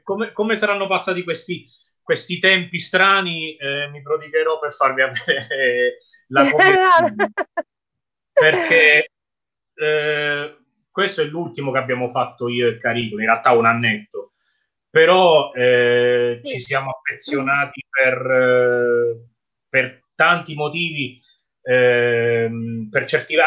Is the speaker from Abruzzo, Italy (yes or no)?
yes; Sulmona, Abruzzo, Italy; Mi sono ritrovato, mi trovo a mio agio perché è il mio paese nativo, Sulmona